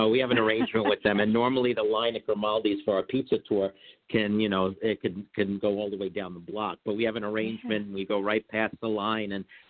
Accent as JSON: {"language": "English", "town": "Brooklyn", "region": "New York", "country": "United States", "tie": "born or raised there", "said": "Well, basically, if for me growing up in Brooklyn, you know, it was like growing up in a movie set."}